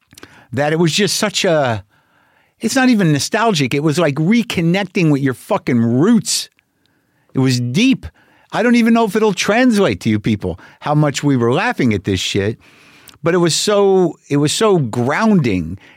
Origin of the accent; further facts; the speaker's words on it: New Mexico, United States; When we grew up in New Mexico, we'd meet my grandparents in Vegas.